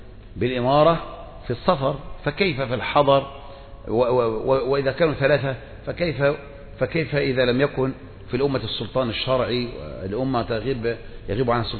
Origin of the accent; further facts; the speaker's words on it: Aden, Yemen; كما كان عندنا في اليمن في عدن شيوعيون وهاشميون